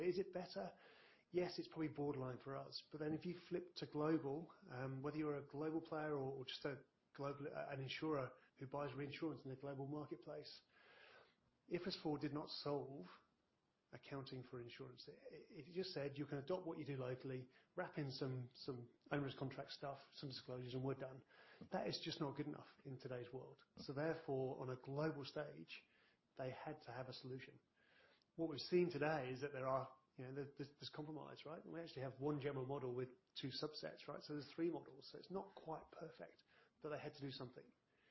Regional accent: England, United Kingdom; moved away as an adult; now in Australia; I'm English. I came here for 2 years in 99. I never went home for good reason, right?

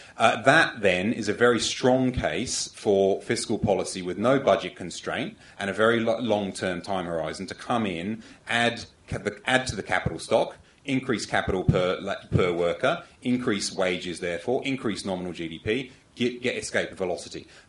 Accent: United Kingdom; now in Australia; You might be able to tell from my North Atlantic lilt that I'm not from Australia originally. I'm from the UK. I left the UK in 2000.

